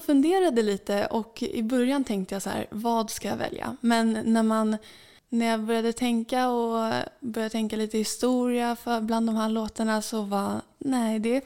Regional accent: Saltsjöbaden, Stockholm County, Sweden; En sak som jag minns i min uppväxt här i Saltsjöbaden, det var när jag var lite yngre och spelade i Saltsjöbaden basket

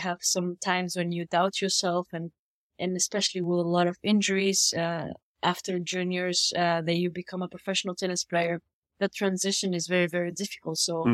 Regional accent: Sousse, Sousse Governorate, Tunisia; English is a second language; to do some convincing to my parents to me go to Tunis, to the capital, because I wasn't from there. I'm from Sousse, that it's like 2 hours driving from there.

